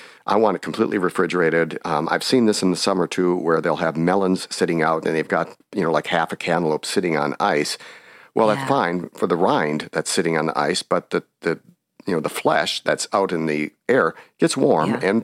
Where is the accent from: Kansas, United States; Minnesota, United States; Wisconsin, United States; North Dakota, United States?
Wisconsin, United States; I grew up in Wisconsin. I was used to eating rancid butter my whole life and never knew it until I went to college